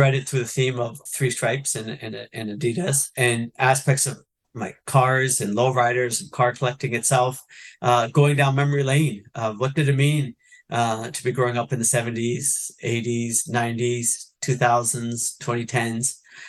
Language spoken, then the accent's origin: English; Ontario, Canada; moved away; also born or lived in Punjab; And I was born in Punjab, Punj meaning five, Jab meaning rivers. So I was born in the land of the five rivers. And what is that family story? What is that migration story? And then where did we settle? We settled in Ontario